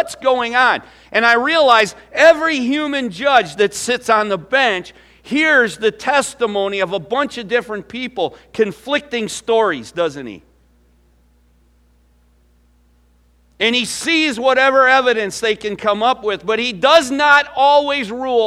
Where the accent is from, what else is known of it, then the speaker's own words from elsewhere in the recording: Illinois, United States; moved away; back in my home state there, Illinois, that I just left